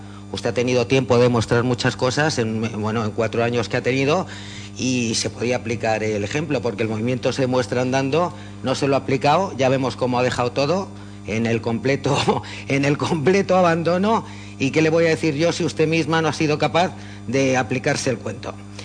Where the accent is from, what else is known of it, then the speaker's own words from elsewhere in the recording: Spain; nos representa la bandera de España a todos como españoles